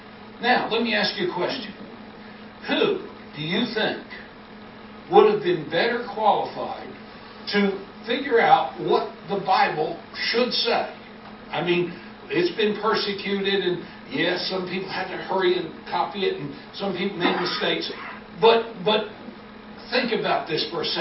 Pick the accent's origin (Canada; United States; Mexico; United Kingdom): United States; Easton, Pennsylvania; My hometown, Easton, Pennsylvania, was the very first place it was read after they left the city of Philadelphia.